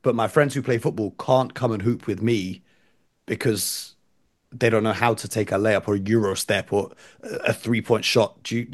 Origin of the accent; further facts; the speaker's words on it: England, United Kingdom; I'm English, right?